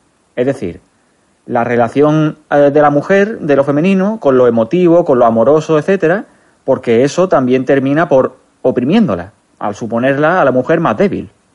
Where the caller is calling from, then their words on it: Málaga, Andalusia, Spain; de Málaga.